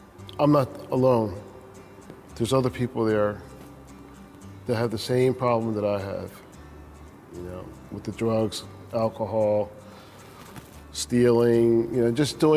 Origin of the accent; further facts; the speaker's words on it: Philadelphia, Pennsylvania, United States; I was born and raised in Philadelphia, Chinatown. It's a small community, but vibrant in a lot of restaurants, a lot of the Chinese culture.